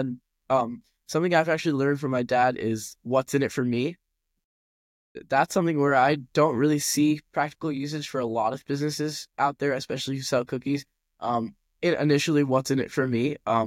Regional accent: India; I'm Indian, so I love Indian food and I love watching Indian companies and Indian restaurants grow.

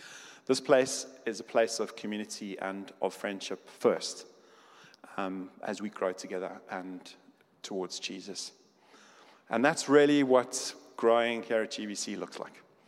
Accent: Ireland; And I'm Irish, and I love a French fry like anybody else.

